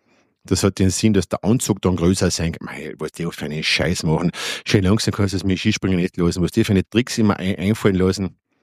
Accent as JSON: {"language": "German", "region": "Carinthia", "country": "Austria", "said": "Wobei, als Kärntner Fußballfan habe ich es ja momentan nicht leicht."}